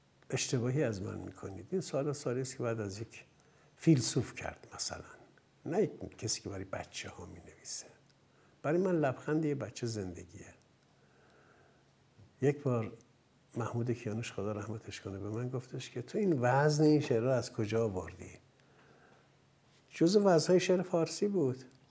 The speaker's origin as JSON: {"language": "Persian", "region": "Hamadan", "country": "Iran", "tie": "born there", "said": "در تمام شهر باستانی و قدیمی همدان که در آنجا به دنیا آمدم"}